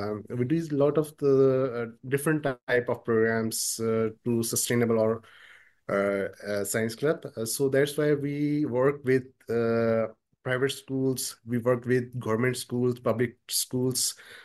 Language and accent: English; Sindh, Pakistan; English is a second language; from Pakistan. I live in Karachi.